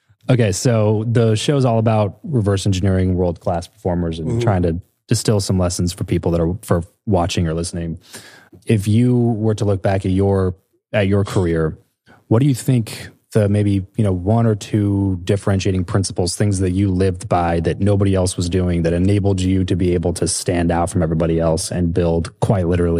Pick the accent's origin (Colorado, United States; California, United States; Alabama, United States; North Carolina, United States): California, United States; Lancaster; now in Las Vegas, United States; Where I grew up. So 661 shout out. So I grew up there, desert, right? I moved to Vegas, desert.